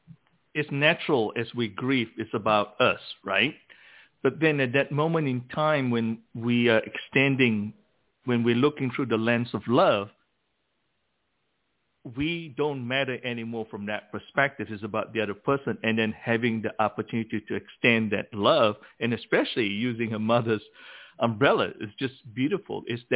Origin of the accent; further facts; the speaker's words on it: Baton Rouge, Louisiana, United States; now in Dallas, United States; I mean, when I moved to Dallas from Baton Rouge, I had a friend that came over